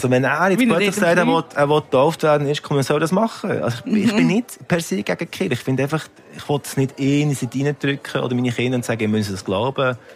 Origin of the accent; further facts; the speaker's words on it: Lucerne, Switzerland; ich bin natürlich in Luzern aufgewachsen. Also im Kanton Luzern, sehr katholisch.